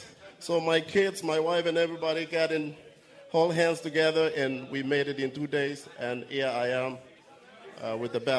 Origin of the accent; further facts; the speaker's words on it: Kenya; I'm from Kenya.